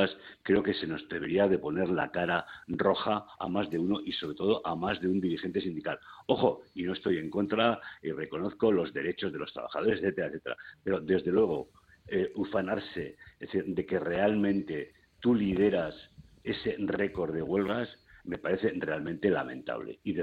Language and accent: Spanish; Basque Country, Spain; yo como ciudadano vasco, realmente me avergüenzo